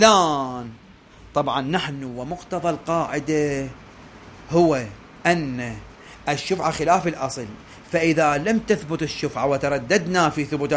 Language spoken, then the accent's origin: Arabic; Hilla, Babil, Iraq; حتى عندنا بالحلة مركز الحلة ايضا عندنا بعض الدرابين تكون مشتركة